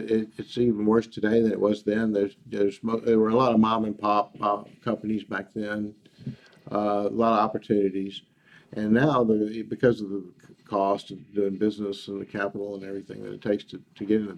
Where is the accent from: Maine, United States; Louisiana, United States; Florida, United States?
Louisiana, United States; Baton Rouge; Oh, I'm from Baton Rouge. Mm-hmm. Yeah, Baton Rouge, Louisiana.